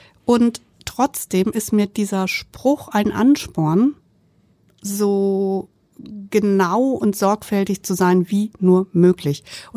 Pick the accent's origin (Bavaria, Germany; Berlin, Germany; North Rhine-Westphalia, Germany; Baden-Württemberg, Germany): Baden-Württemberg, Germany; Karlsruhe; now in Hamburg, Germany; ich bin ja gar keine Hamburgerin. Ich komme aus Süddeutschland, aus Karlsruhe.